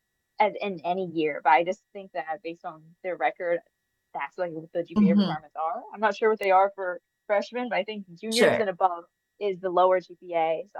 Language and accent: English; United States; one of the main cultural differences I've seen through just learning Mandarin and growing up in America is, how do I say it, social etiquette.